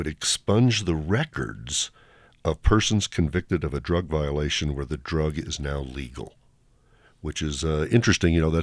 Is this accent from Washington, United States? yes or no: no; Missouri, United States; The final one is in Missouri, my home state.